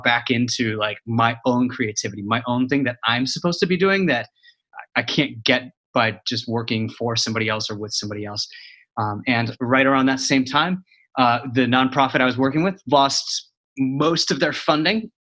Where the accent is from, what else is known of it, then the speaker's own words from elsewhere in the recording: Illinois, United States; I grew up in Illinois. I mean, I grew up all over the place.